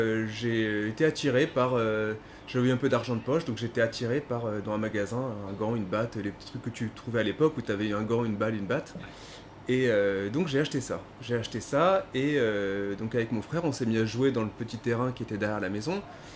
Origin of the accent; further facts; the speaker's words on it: Lyon, Auvergne-Rhône-Alpes, France; moi je suis de Lyon et j'ai grandi dans une petite ville qui est en banlieue lyonnaise.